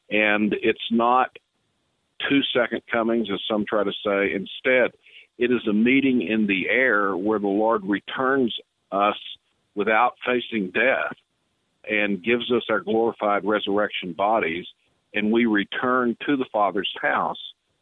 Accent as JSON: {"language": "English", "town": "Austin", "region": "Texas", "country": "United States", "tie": "born or raised there", "said": "I grew up Southern Baptist in Austin, Texas, and I, till I was 19 years old, don't ever remember hearing about the rapture myself."}